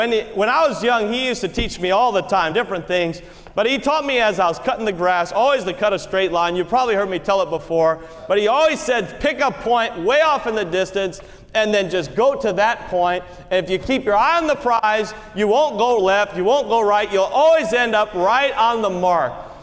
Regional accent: Connecticut, United States; As a boy, I grew up in Connecticut. My parents, they had a nice home. It was a very simple home, but we lived on a circle in Connecticut.

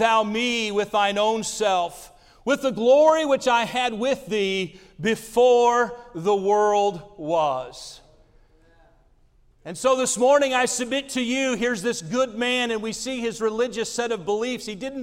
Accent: Indiana, United States; born there; I was born in Indiana. I don't remember a thing about it.

